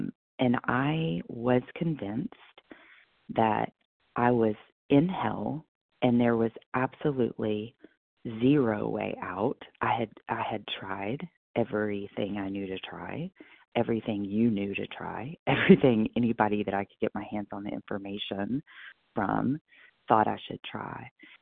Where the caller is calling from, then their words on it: Kentucky, United States; recovered, not cured, in Kentucky, and thankful for the meeting.